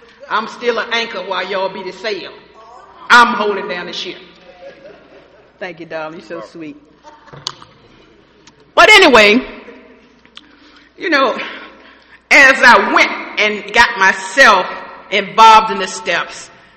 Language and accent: English; Missouri, United States; Okay, yeah, they saying all this, but I'm from Missouri. Show me.